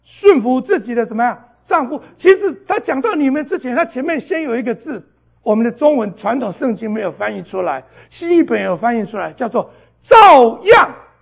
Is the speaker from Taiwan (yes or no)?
yes; Taiwan; 我是台湾来的，我知道我被神改变了。